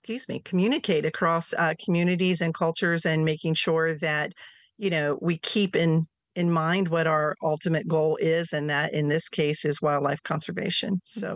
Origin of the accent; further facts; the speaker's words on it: Ohio, United States; seeing animals that I would never have an opportunity to see in my backyard, being that I am from Ohio.